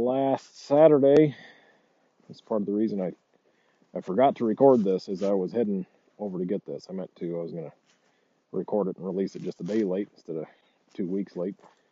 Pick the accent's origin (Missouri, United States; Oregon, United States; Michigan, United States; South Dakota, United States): Missouri, United States; not that far from where I grew up in Missouri.